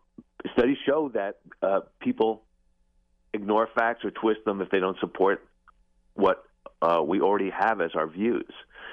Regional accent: Oregon, United States; And so by the way, I just want to say I'm from Southern Oregon

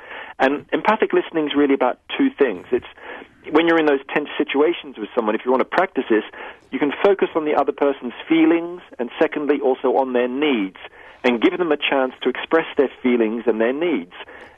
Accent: Sydney, New South Wales, Australia; I grew up in Australia, in Sydney, Australia, and when I was 10, my mother died of breast cancer.

